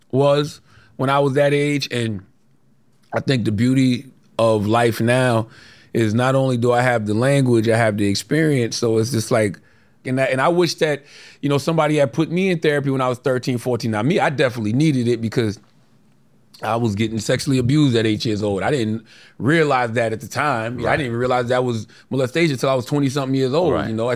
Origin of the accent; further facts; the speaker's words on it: Moncks Corner, South Carolina, United States; Growing up in Monk's Corner gave me that I tend to tap into whenever, like, things get really hectic.